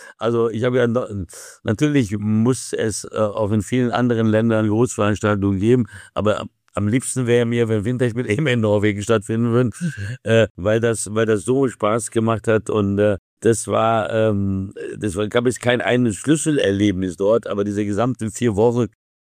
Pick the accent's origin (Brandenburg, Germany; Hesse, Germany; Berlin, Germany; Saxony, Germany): Hesse, Germany; Wiesbaden; Also ich komme ja aus Wiesbaden.